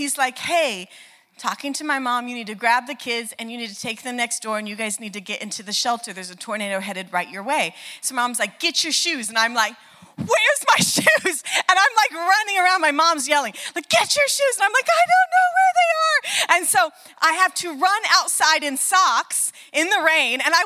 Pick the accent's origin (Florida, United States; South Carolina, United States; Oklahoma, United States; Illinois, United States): Oklahoma, United States; I grew up in Oklahoma. You can just imagine, we have the largest tornado that's ever hit the country was in Oklahoma